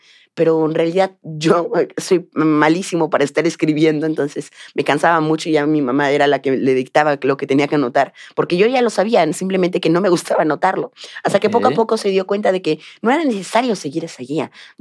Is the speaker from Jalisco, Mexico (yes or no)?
no; Xalapa, Veracruz, Mexico; allá en la Radio Estatal de Veracruz, de mi estado de origen. Okay. Yo soy de Xalapa, la capital.